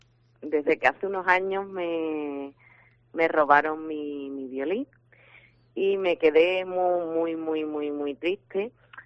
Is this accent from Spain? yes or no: yes; Huelva, Andalusia, Spain; Yo soy de Huelva y la gente de Extremadura la veo muy, muy parecida a la de aquí, la de Huelva.